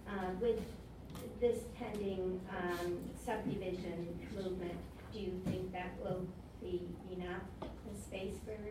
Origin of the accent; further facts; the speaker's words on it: Amherstburg, Ontario, Canada; that's been so special for so many of us growing up in Amherstburg.